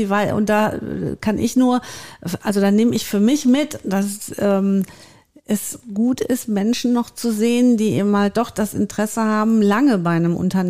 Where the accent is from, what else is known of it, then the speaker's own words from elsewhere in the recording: Gelsenkirchen, North Rhine-Westphalia, Germany; born there; Mein Geburtsort ist Gelsenkirchen.